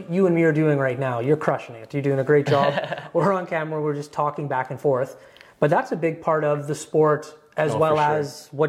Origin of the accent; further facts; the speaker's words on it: Fort McMurray, Alberta, Canada; I'm born and raised in Fort McMurray, and I've never played hockey out at all.